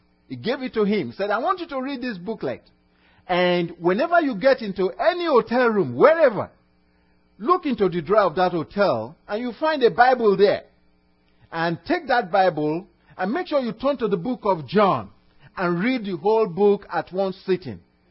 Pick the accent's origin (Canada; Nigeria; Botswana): Nigeria; now in United States; from Nigeria, originally from Nigeria. But when I tell people, they said, oh, you speak with an accent. Where are you from? I just tell them I'm from West Texas.